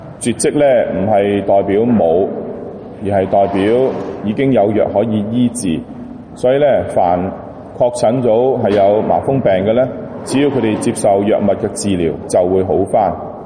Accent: Hong Kong; 对于隔离这一样嘢，为我们香港人我们好熟悉。

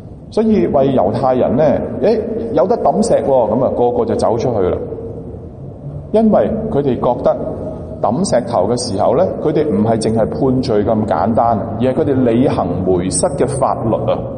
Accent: Guangdong, China; 就好像我们广东人所形容

